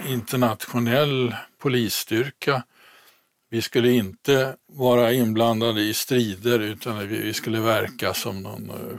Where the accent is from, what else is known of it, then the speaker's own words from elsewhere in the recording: Stockholm, Stockholm County, Sweden; jag var ju en lite främmande fågel bland alla rumpmasar då, i och med att jag kom från Stockholm.